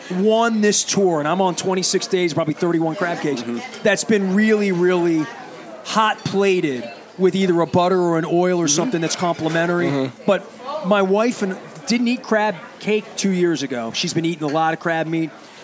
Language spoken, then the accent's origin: English; Baltimore, Maryland, United States; I'm from East Baltimore. East Baltimore's mm-hmm. a lot of Old Bay.